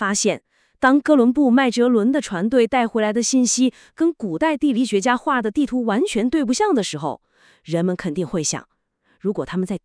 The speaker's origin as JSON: {"language": "Chinese", "country": "China", "said": "我们中国人要学习孔孟之道"}